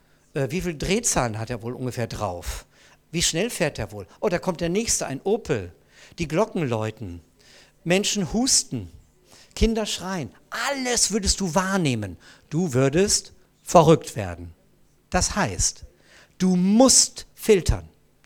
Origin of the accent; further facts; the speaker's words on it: Bielefeld, North Rhine-Westphalia, Germany; als wir damals unseren Jugendkeller hatten, bei uns in Bielefeld, das war 1974, 1973 fing das an, schon etwas eher sogar.